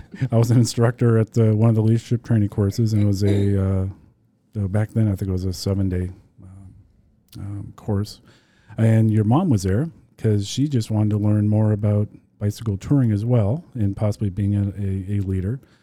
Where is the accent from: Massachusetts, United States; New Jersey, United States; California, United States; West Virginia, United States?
Massachusetts, United States; I grew up outside of Boston, so my cross country trips were either starting or ending on the coast of New England